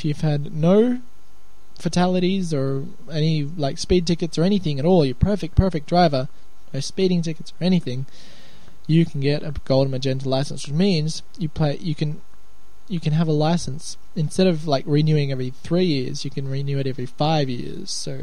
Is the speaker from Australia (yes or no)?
yes; Australia; But I'm Australian. G'day, mate.